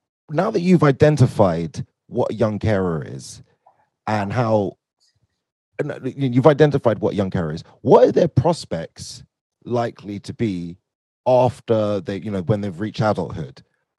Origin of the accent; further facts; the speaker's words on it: Harrow, London, United Kingdom; I'm from, I was born and raised in Harrow, but down the hill.